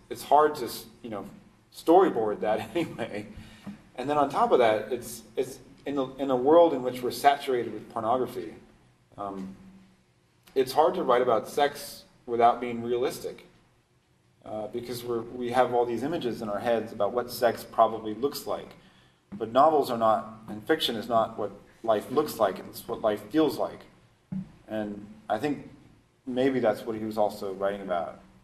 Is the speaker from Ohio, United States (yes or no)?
no; Sacramento, California, United States; And I grew up in Sacramento, where, you know, we mostly cared about whether the Sacramento Kings won more than 20 games or not, which just tells you exactly how long ago I lived there.